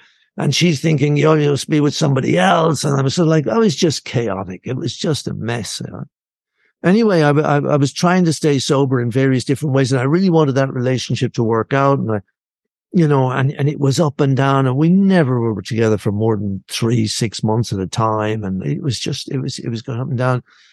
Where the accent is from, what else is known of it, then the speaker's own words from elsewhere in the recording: Ireland; this guy was ex-British military, and I'm Irish, you know